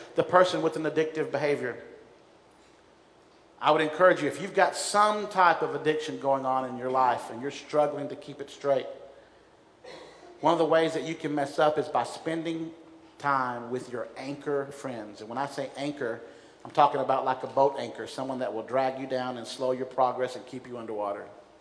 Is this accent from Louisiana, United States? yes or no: no; Huntsville, Alabama, United States; But growing up in Huntsville, Alabama, we were at a church